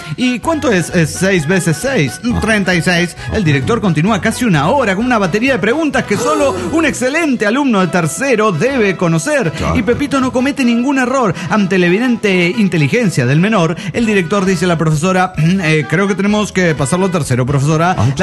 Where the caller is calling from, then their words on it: Querétaro, Mexico; de Querétaro, México.